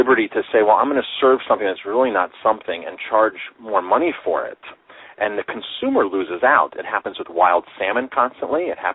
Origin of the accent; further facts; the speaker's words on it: New York, United States; I'm from New York, New York State. Not New York City, but New York State. I'm in the beautiful Hudson Valley.